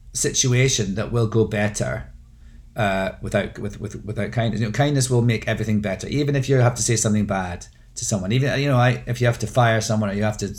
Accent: Scotland, United Kingdom; my speaking out about things is completely to do with the fact of being Scottish.

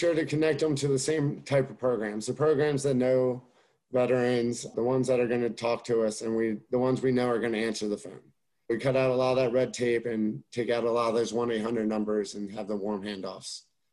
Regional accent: Ocean City, United States; I grew up in Ocean City, and when I got out, went back there, and I didn't really look for services

